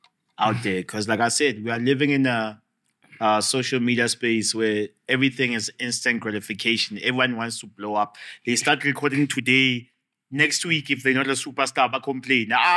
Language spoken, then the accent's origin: English; Alexandra, Gauteng, South Africa; I grew up in Alex, just saying to people. That's the real Alex.